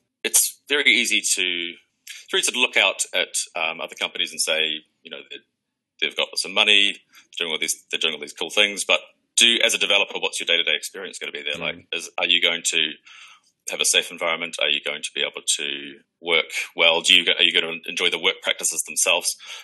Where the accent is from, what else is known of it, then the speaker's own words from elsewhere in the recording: New Zealand; which is, it's just strange because I'm actually from New Zealand.